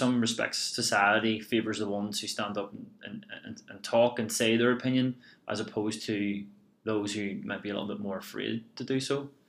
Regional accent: Ireland; now in New Zealand; Being an Irishman in New Zealand, it's nearly like you've got to drink, you know.

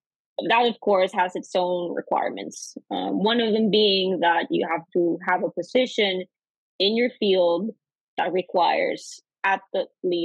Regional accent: Costa Rica; now in United States; I am an international, or I guess I was an international student. I'm originally from Costa Rica, born and raised. And so I came to UNC with something that's called like an F1 visa.

